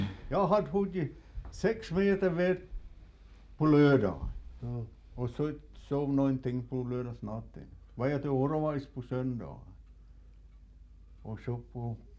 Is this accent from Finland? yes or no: yes; Turku, Southwest Finland, Finland; moved away; Jag kommer från Åbo, ja.